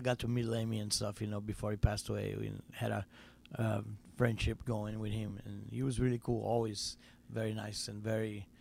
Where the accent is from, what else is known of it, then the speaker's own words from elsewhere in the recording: Brazil; I remember growing up in Brazil